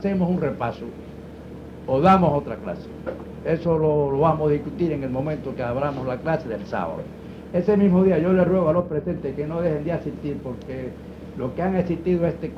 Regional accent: Caibarién, Villa Clara, Cuba; yo soy oriental y a mí me dicen localista, regionalista, pero eso es mentira, esto es un cuento. Yo soy sabuero y soy de Caibarien y soy de Artepíritu, no. Soy nacional.

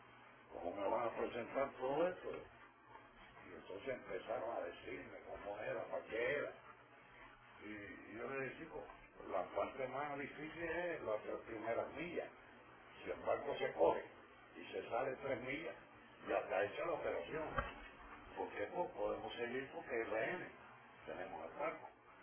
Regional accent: Cuba; yo soy cubano algunas veces, no todas las veces.

